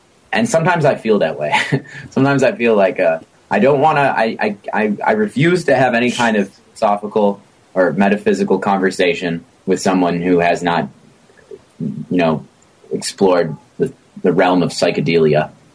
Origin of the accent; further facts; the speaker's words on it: Michigan, United States; But I am nasally. I'm from Michigan. We are called Michiganders